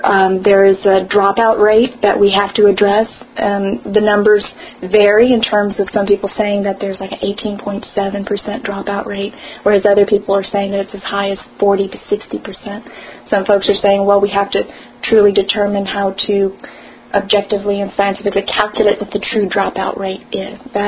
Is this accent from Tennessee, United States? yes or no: no; Pecan Park, Texas, United States; And this was growing up in Pecan Park in the East End.